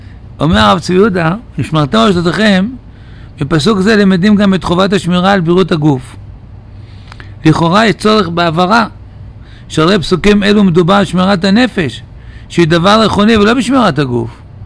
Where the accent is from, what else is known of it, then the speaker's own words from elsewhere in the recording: Tel Aviv, Tel Aviv District, Israel; born there; ואמא שלי הגיעה לשם גם כן מפרס, התחתנו. לימים עלו להיות תל אביב, שם נולדתי